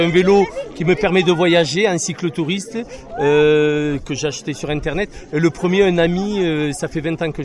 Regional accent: Occitanie, France; Je viens de l'Ariège.

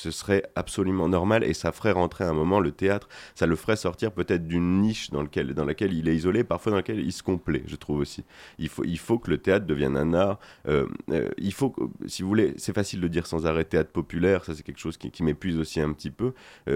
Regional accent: Calais, Hauts-de-France, France; Moi, je viens du nord de la France, d'une ville qui s'appelle Calais

